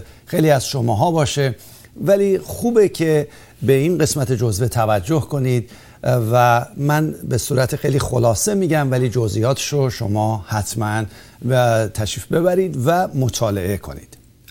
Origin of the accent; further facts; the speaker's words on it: Iran; now in United States; هر موقع هم که بنده از ایران با پرواز کردم اومدم آمریکا،